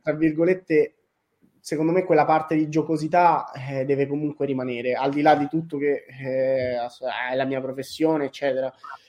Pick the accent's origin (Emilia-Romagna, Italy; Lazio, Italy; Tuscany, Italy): Lazio, Italy; Rome; Romano di Roma, Romano Doc.